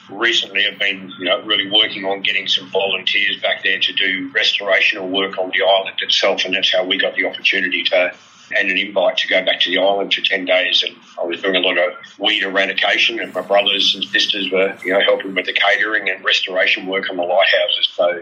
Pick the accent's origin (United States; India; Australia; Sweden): Australia; Tasmania; moved away; I was certainly growing up in Tassie